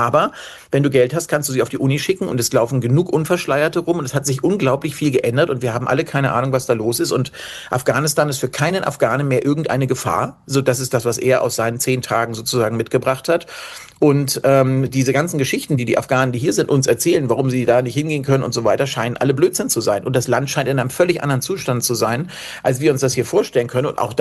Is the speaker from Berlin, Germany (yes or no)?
no; Hamburg, Germany; das hat mit dem, was ich als Hamburger